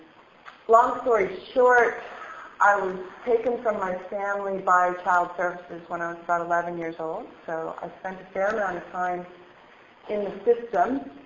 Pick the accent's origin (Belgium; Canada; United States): Canada; Newfoundland and Labrador; I was born and raised in Newfoundland. That's where I'm from.